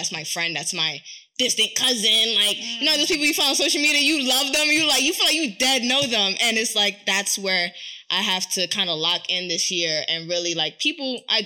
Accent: Bronx, New York, United States; I really grew up, like, in the streets, like, in real life. Like, I'm from the South Bronx. Like, I grew up really rough.

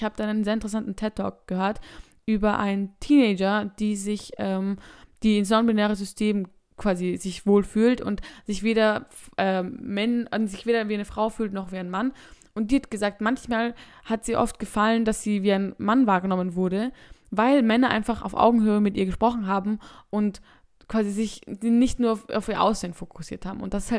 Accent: Austria; Also ich glaube auch vor allem bei uns in Österreich

